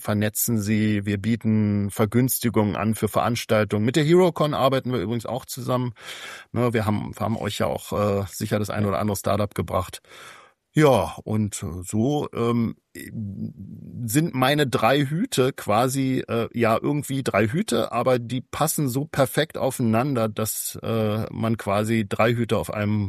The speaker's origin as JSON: {"language": "German", "region": "Berlin", "country": "Germany", "said": "Ich wusste tatsächlich als Berliner nicht, dass das ein fast bundesweit wichtiger Feiertag ist."}